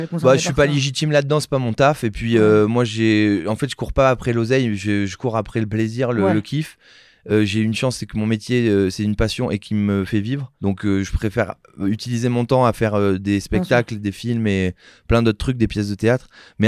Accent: Saint-Émilion, Nouvelle-Aquitaine, France; Et moi, je viens de Saint-Émilion.

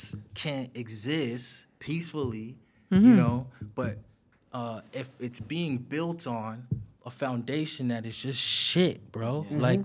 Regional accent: Toronto, Ontario, Canada; I'm an artist from Toronto

